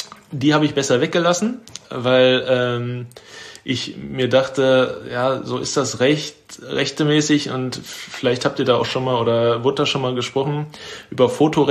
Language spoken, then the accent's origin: German; Bochum, North Rhine-Westphalia, Germany; Und den habe ich gesagt, ich komme aus Bochum